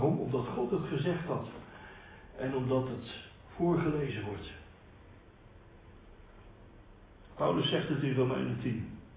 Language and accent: Dutch; Rotterdam, South Holland, Netherlands; accent: Rotterdam; Ik kom uit Rotterdam. Wellicht hoort u dat een beetje aan het accent.